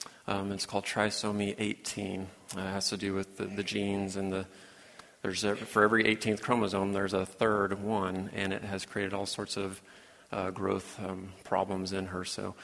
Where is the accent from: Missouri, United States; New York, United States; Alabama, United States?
Missouri, United States; St. Joseph; I'm from St. Joseph, Missouri